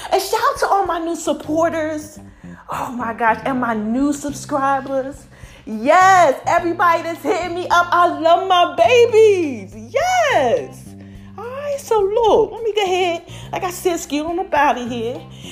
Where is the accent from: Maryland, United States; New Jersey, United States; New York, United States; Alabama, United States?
New Jersey, United States; now in Georgia, United States; when I came from New Jersey to Georgia, almost 6 years ago.